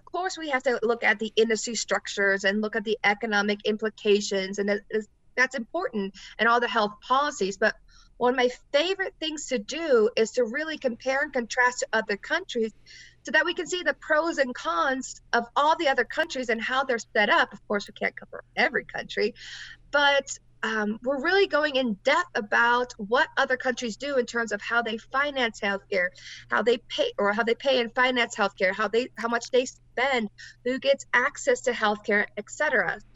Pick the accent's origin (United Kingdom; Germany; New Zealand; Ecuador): Germany; now in United States; well, from my personal background, I come from Germany. This isn't a question in Germany.